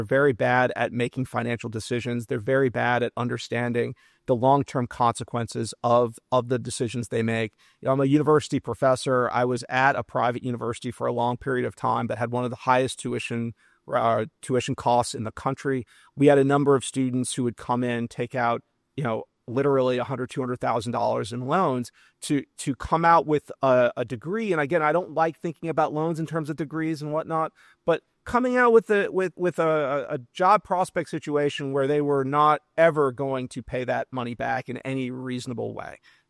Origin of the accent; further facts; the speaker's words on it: New Orleans, Louisiana, United States; And I'm from New Orleans, the connections I have in New Orleans to help move the needle on some of these issues.